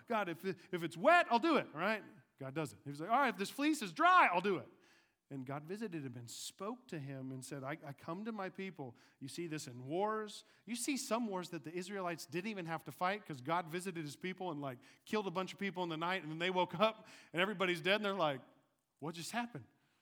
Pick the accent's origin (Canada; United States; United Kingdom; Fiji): United States; Jinx, Oklahoma; I went to Jinx First Baptist Church growing up in Jinx, Oklahoma, okay? Small Baptist church right by my high school, and was there for 20-some-odd years in my life.